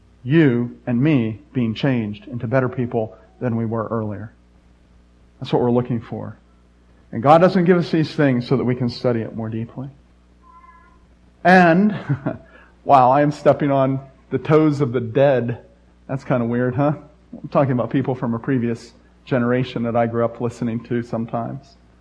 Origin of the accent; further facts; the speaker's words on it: Pittsburgh, Pennsylvania, United States; Yeah, I'm from Pittsburgh. They were slippy.